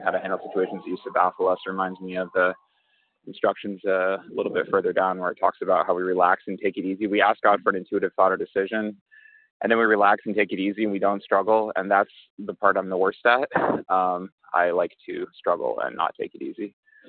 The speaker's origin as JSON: {"language": "English", "town": "Boston", "region": "Massachusetts", "country": "United States", "said": "I'm from Boston, but I'm currently in Florida."}